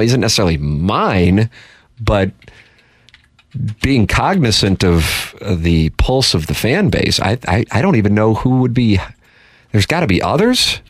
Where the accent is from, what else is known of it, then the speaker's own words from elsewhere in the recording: St. Louis, Missouri, United States; So I'm from St. Louis. Oh, where is that? It's in Missouri.